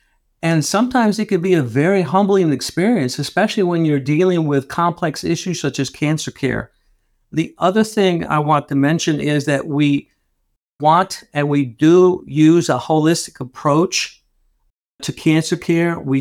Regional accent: Atlanta, Georgia, United States; Basically, I was born and raised in Atlanta. My mother and father were both physicians, one from Peru and one from Mexico.

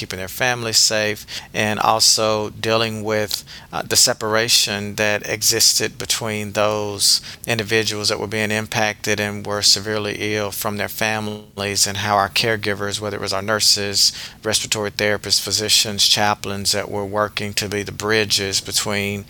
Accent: Mississippi, United States; went back to my home state of Mississippi to begin a career in healthcare and pharmacy.

